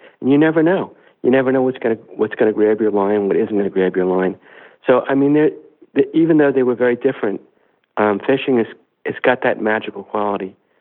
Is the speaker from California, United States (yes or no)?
no; Long Island, New York, United States; and I grew up on Long Island